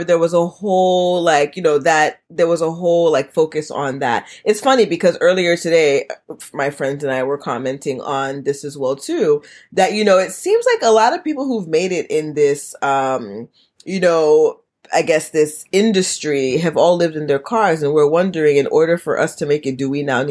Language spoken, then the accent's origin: English; Haiti; I'm Haitian. So I grew up in Haitian churches.